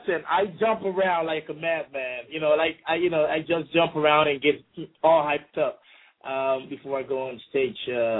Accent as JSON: {"language": "English", "country": "Suriname", "tie": "born or raised there", "said": "is a really typical Surinamese dude because I grew up in Suriname, yeah?"}